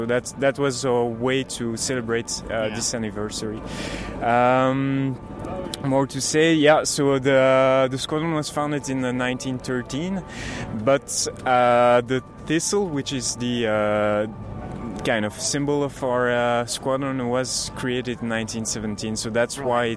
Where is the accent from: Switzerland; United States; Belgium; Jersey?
Belgium; I come from Belgium